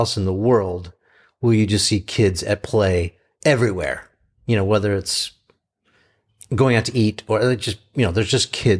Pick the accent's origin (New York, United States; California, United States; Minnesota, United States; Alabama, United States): California, United States; I grew up in Southern California.